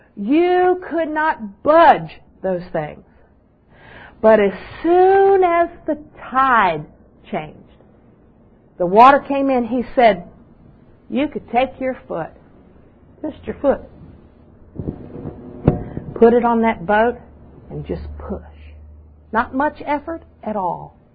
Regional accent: Alexandria, Virginia, United States; I grew up down in Alexandria, Virginia, and my dad and brother sold boats and built houses and everything.

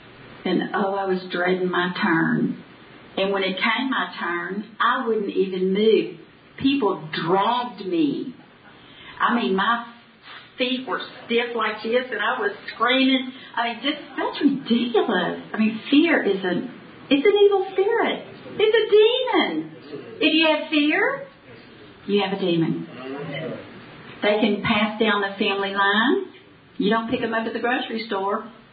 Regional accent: United States; born there; I thank God that I was born in America.

